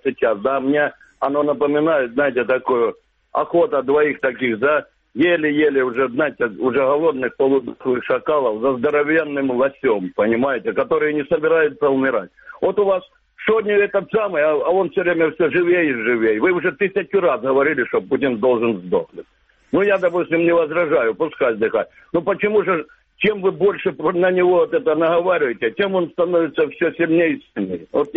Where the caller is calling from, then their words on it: Luhansk Oblast, Ukraine; Луганская область.